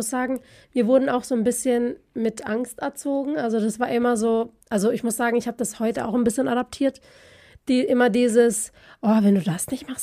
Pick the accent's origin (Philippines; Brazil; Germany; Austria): Philippines; bei uns auf den Philippinen heißt es auch nicht Monster, sondern es heißt Momo. Also ich weiß nicht, ob das noch unserem Dialekt so ist.